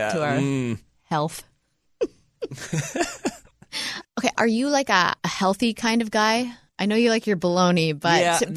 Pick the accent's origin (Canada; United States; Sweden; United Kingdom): Canada; But I'm Canadian, so I'm like, where's Wisconsin?